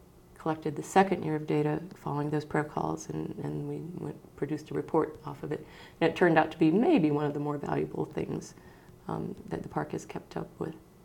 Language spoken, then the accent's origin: English; the South, United States; now in Skagway, United States; I'm originally from the South. You might hear a little y'all slip out every now and then. But I've been in Skagway since